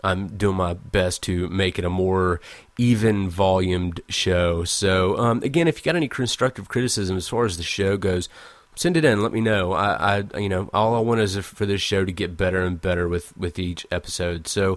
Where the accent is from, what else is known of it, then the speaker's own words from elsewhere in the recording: Fort Worth, Texas, United States; Fort Worth, Texas, which is right here, in my hometown.